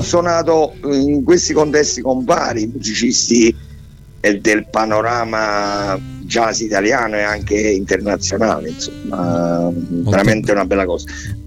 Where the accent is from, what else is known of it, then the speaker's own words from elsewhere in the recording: Sessa Aurunca, Campania, Italy; E cominciai a suonare con varie band locali qui di Sessa Aurunca, perché io sono di Sessa Aurunca